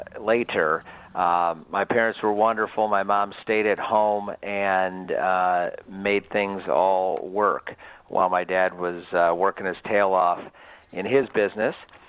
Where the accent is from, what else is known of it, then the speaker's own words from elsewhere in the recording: Grand Rapids, Michigan, United States; Well, I lived in Grand Rapids for 43 years, and it was an incredible time. I'm the oldest of five. Was born in 1970